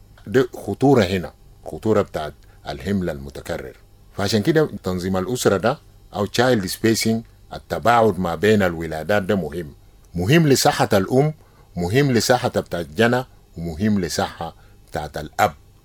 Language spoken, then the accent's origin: Arabic; South Sudan; مثلا عندنا في الجنوب مجتمع بتاع النيل، مجتمع بتاع بحر غزال، مجتمع بتاع استوائية، يهو بيعمل دولة جنوب السودان.